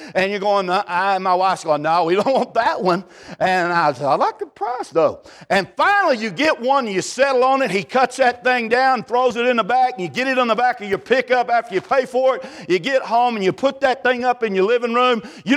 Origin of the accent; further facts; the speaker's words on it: Texas, United States; now in Arkansas, United States; Now, back where I live in Arkansas, we grew up in Texas. They didn't even have any trees there.